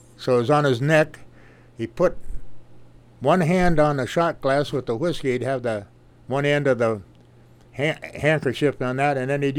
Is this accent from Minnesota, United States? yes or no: yes; Minnesota, United States; I grew up in Freeze Butt, Minnesota.